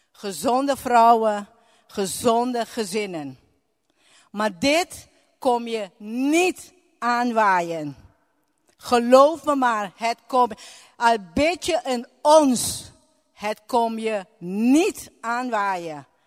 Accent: Aruba; Dutch is a second language; En ik kom uit Aruba, dus hier en daar zal je fouten herkennen in het Nederlandse taal.

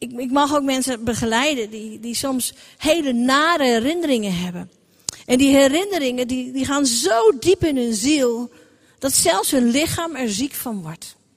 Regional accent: Gelderland, Netherlands; Bij ons in de Achterhoek zeggen we, om elkaar te zegenen, zeggen we wel eens gewoon: goed gewoon.

